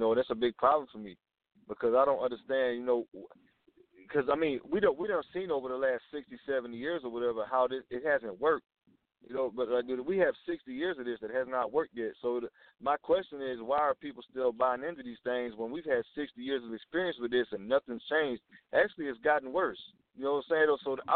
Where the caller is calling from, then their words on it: Georgia, United States; I'm calling from Georgia.